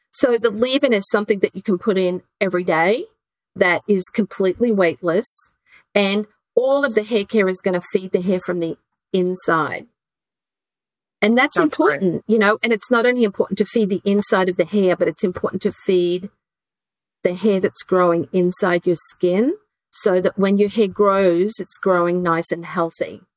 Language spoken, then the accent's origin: English; Queensland, Australia; growing up in Queensland, when I was a teenager, the government issued us egg timers so we could only have a 3-minute shower.